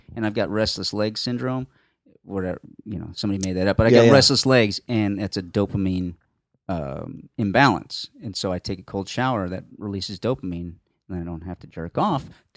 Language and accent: English; Puerto Rico; I grew up in Puerto Rico.